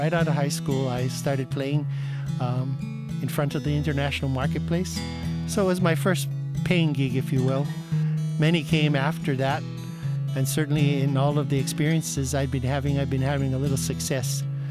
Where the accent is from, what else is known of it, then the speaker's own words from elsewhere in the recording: Kaneohe, Hawaii, United States; also born or lived in Kahului; I grew up in Kaneohe, my formative years. And then by the time I was nine, we had moved down the road to Kahului.